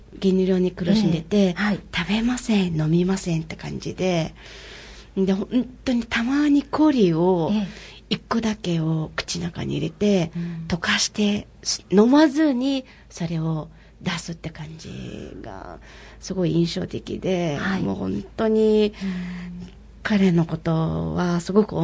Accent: Mongolia; Japanese is a second language; すごいモンゴル人として思ってはいたんですけれども

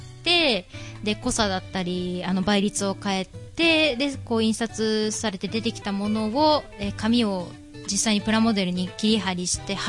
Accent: Shimada, Shizuoka, Japan; 自分はこう静岡出身、島田市出身なので、

